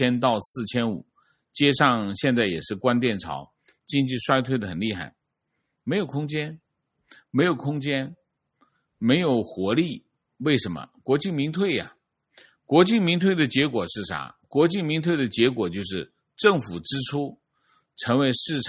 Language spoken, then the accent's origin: Chinese; China; 我是大陆的年轻人，自认比较客观。